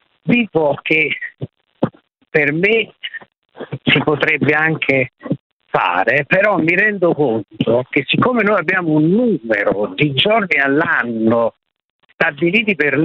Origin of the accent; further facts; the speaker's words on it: Benevento, Campania, Italy; Sono da Benevento.